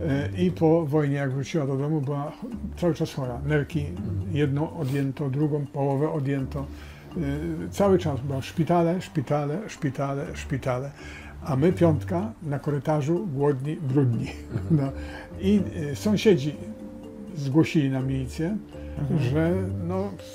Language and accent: Polish; Silesian Voivodeship, Poland; ja byłem jestem Ślązakiem, rodzice też